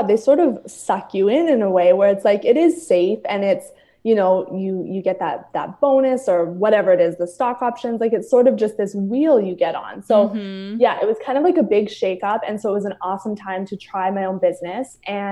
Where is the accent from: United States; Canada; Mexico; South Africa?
Canada; Calgary, Alberta; I'm originally from Calgary, Alberta, in Canada